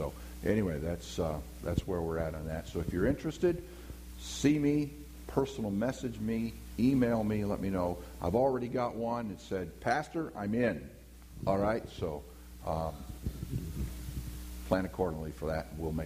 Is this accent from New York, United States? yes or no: yes; New York, United States; Oh, I'm from the East Coast. So. New York.